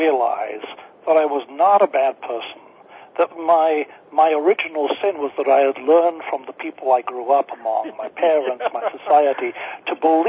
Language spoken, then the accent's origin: English; Yorkshire and the Humber, United Kingdom; I grew up in the Church of England, in Yorkshire, in England